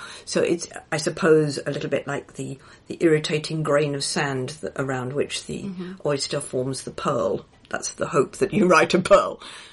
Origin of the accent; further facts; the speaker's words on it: Greenwich, London, United Kingdom; As a child, I grew up near Greenwich